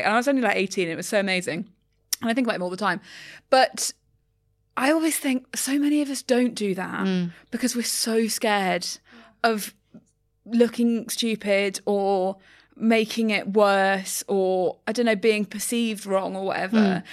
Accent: London, United Kingdom; I love being a Londoner.

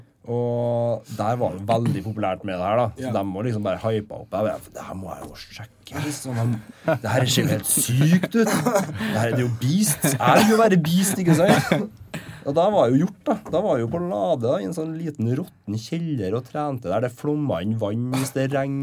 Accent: Levanger, Trøndelag, Norway; Det åpnet en kickboxingklubb ganske raskt etterpå i Levanger, der jeg kommer fra.

